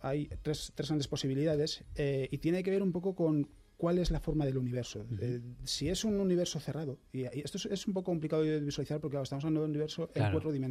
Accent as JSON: {"language": "Spanish", "town": "Pontevedra", "region": "Galicia", "country": "Spain", "said": "Sí, yo soy gallego, yo soy de Pontevedra."}